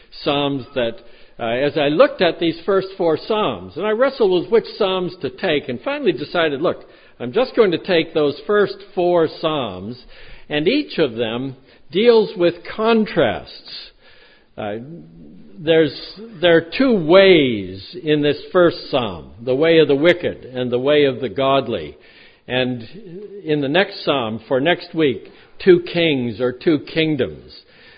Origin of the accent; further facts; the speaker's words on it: Boston, Massachusetts, United States; at the end of which I remembered I'm from Boston. And there was at least some consolation. So I'm a Boston kid as well.